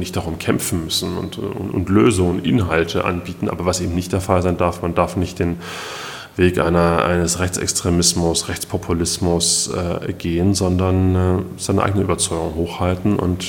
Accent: East Germany, Germany; ob das nicht eine Schande eigentlich für uns als Ostdeutsche ist.

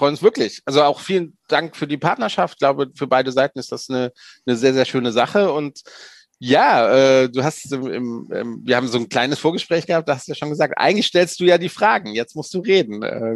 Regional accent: Germany; ich komme aus Deutschland

